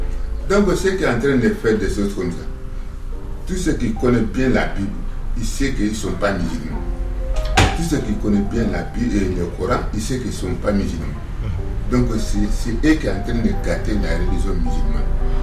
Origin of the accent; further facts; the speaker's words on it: Mali; now in Algeria; Moi, je suis malien. Je suis à côté d'Alger. Mais moi, je suis catholique pratiquant